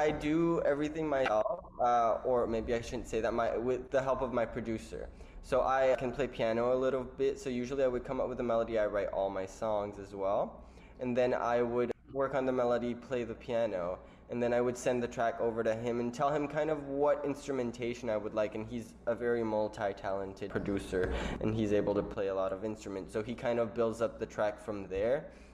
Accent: New Brunswick, Canada; now in Toronto, Canada; I'm an alternative singer-songwriter from the East Coast. I come from New Brunswick, and I currently reside in Toronto, Ontario.

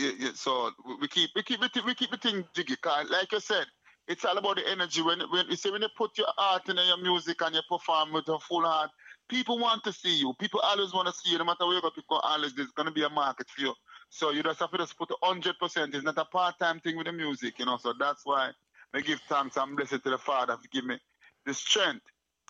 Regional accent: Jamaica; we come from Jamaica and nothing can hold on Jamaican people, no matter what kind of way.

